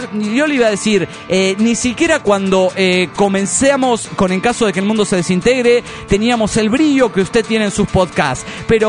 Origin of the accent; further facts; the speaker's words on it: Guadalajara, Jalisco, Mexico; de Guadalajara, Jalisco, México.